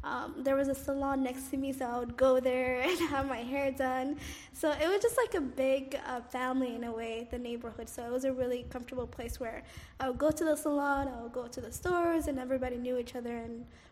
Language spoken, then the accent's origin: English; Cairo, Cairo Governorate, Egypt; also born or lived in Somalia; My hometown is Egypt, Cairo. That's where I grew up. Very friendly place. We used to live with a big family, uncles, aunts, cousins.